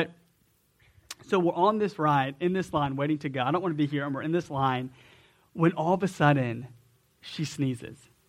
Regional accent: Atlanta, Georgia, United States; For a bunch of Deep South Georgia boys, like, this was a big deal. And so we're from Atlanta

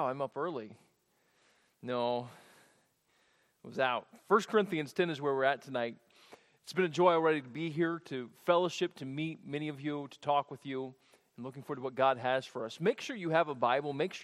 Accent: Pensacola, Florida, United States; grew up in Pensacola. And so, no offense to Air Force or Army folks, but we grew up in a Navy town.

